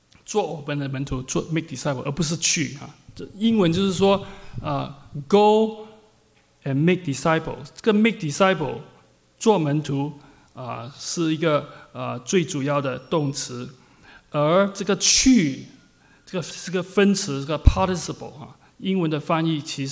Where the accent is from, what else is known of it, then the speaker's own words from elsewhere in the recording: China; 我们中国人里面，中国人其实可以分成不同的群体